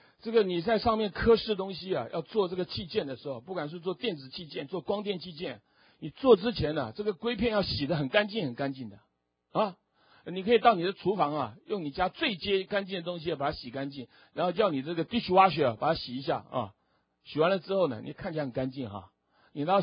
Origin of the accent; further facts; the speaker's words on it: Fuzhou, Fujian, China; 在福州，我们从福州来的啊，这就是你老乡你故乡的故事啊